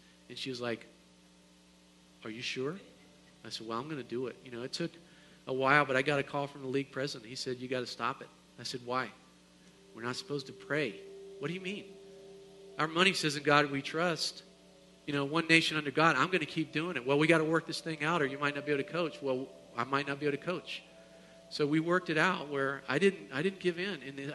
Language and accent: English; North Carolina, United States; I grew up in North Carolina, and we had a change of seasons.